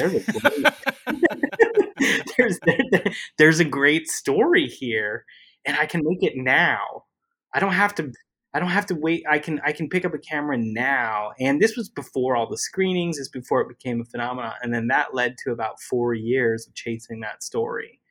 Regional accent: Utah, United States; now in Los Angeles, United States; I was living in Utah. That's where I grew up, and the Italians ended u

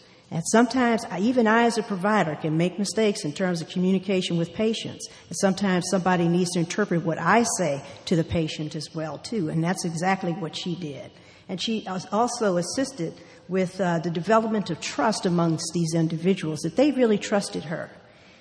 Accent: St. Louis, Missouri, United States; now in California, United States; I grew up in St. Louis, Missouri, a Midwestern city. It's a nice place to be from, is what I usually like to say.

